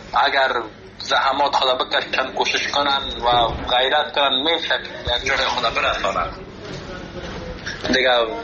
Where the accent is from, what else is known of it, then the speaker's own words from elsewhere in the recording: Afghanistan; چون خودم از افغانستان آمدم دیجه به مسابقات